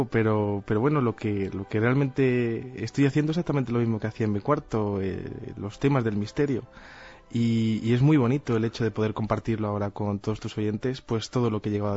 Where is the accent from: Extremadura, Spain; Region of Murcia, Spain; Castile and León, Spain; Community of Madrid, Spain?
Community of Madrid, Spain; No, soy madrileño.